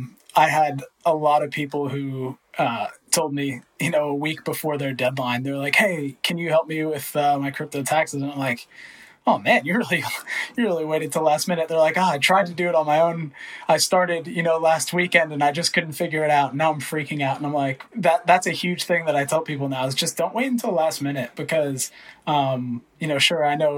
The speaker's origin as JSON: {"language": "English", "country": "United States", "moved": "as an adult", "lives_now": "Australia", "said": "So I live in Australia, but I'm from the United States. And being from the US, that means I have the great pleasure of my IRS saying you owe us taxes no matter where you live"}